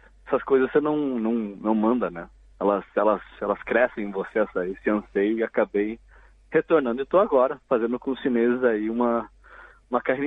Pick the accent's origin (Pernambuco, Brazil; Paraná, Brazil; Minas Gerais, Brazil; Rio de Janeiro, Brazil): Paraná, Brazil; Curitiba; moved away as an adult; E eu sou de Curitiba, então lá eu toquei em cerca de umas 3 ou 4 bandas desse período dos 14 até eu me mudar para cá, quando eu tinha uns 24 anos.